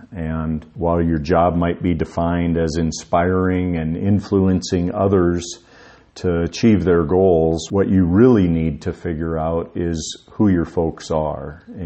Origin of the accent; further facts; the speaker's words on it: Spearfish, South Dakota, United States; I grew up in western South Dakota in Spearfish.